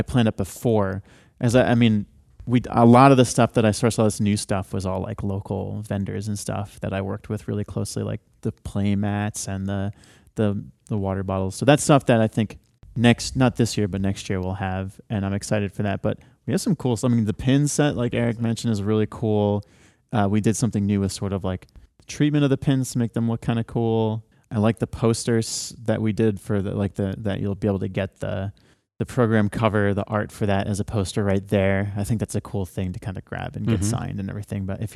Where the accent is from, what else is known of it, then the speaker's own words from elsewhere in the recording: Canada; I'm from Canada.